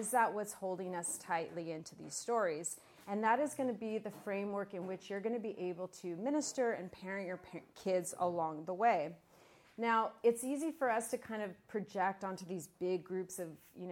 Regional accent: Tucson, Arizona, United States; last year I was in Tucson, Arizona, and I got to go visit my hometown, and I ended up going to my elementary school with my kids

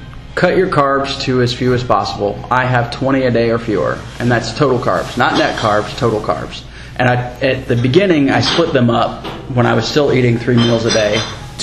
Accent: the South, United States; I'm from the South, and you know, that's a staple of the diet.

